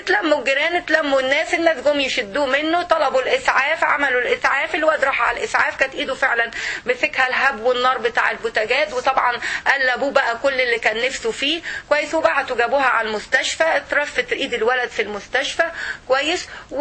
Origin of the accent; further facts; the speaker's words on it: Egypt; في بعض الاحيان عندنا في مصر المدارس الحكوميه بيبقى فيها مشكله، التعليم بيبقى فيها تعبان